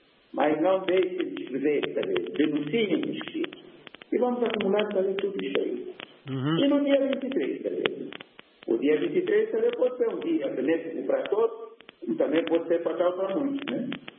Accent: Angola; Nós somos angolanos

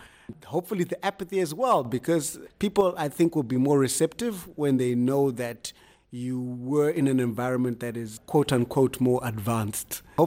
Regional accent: Zimbabwe; I'm from Zimbabwe.

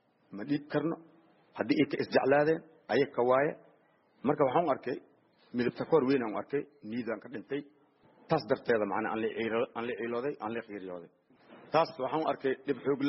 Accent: Mogadishu, Banaadir, Somalia; also born or lived in Lower Juba; waxaan ku dhashay anigii jubada hoose waxaan ku soo barbaaray Muqdisho

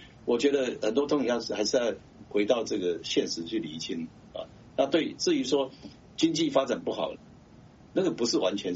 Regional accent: Taiwan; 但我不是中国人，我是台湾人啊，这个很清楚

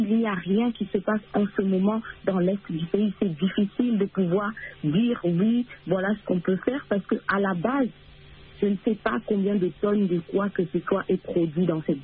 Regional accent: DR Congo; La seule chose que nous revendiquons en tant que Congolais, c'est que les gens quittent notre cœur, qui nous laissent vivre en paix.

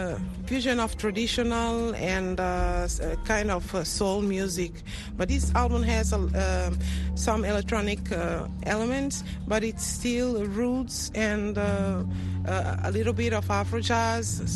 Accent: Guinea-Bissau; As I came from Guinea-Bissau, a country of peace

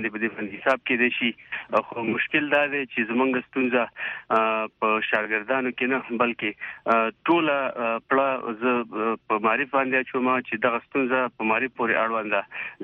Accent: Kunar, Afghanistan; زه د کونړ ولایت د یو بچی په حساب باندې دا ویلای شم

